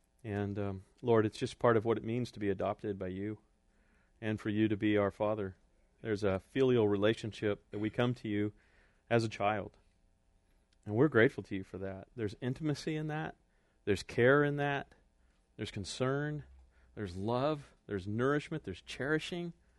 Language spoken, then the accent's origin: English; California, United States; also born or lived in Corcoran; And I grew up in California. I grew up in Central California.